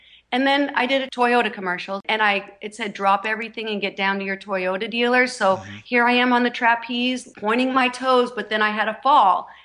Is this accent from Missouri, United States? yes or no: yes; St. Louis, Missouri, United States; And I am originally from the Midwest, St. Louis, and my mom had a dance studio. So I grew up in the dance world